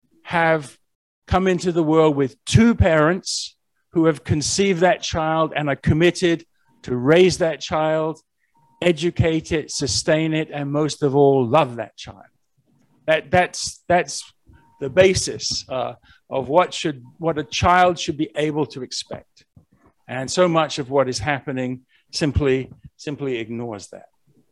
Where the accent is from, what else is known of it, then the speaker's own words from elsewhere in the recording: England, United Kingdom; I'm originally from England.